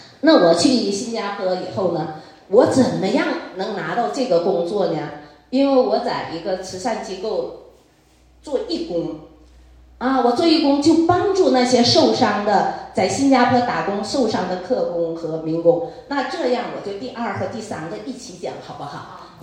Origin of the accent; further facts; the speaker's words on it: Northeast China, China; also born or lived in Singapore; 我那个时候就东北人，我说很仗义嘛